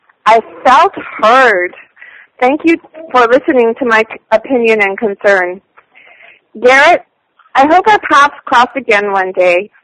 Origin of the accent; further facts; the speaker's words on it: Canada; And this is the part that got me as a Canadian, because, you know, it feels kind of weird, not weird, but it feels different as a Canadian in a room.